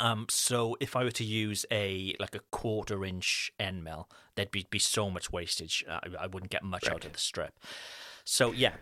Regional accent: United Kingdom; now in France; Because as with British parents, our babies are British.

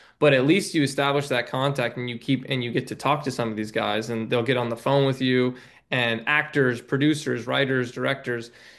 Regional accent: New York City, New York, United States; I'm from born and raised in New York. I was born

